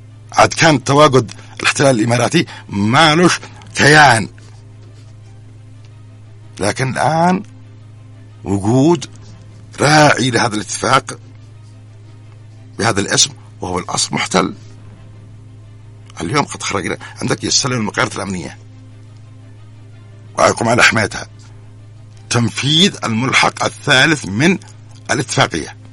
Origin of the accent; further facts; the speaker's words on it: North Yemen, Yemen; أنا يمني في الشمال ولي حق في الجنوب